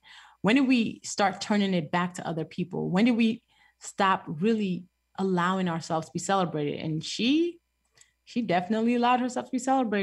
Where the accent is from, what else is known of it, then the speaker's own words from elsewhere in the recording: Chicago, Illinois, United States; also born or lived in Nigeria; Coming to the United States at 9 was absolutely a culture shock. And then going to Chicago, where it's cold, absolutely shocked my system. But as kids do, we adapt. So, you know, Chicago has been home since.